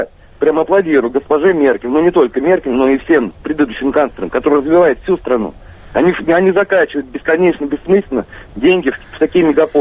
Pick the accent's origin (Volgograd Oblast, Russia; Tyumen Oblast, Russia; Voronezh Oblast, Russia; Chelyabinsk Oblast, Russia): Voronezh Oblast, Russia; Я как раз представитель, так сказать, провинциального сброда, я из Воронежской области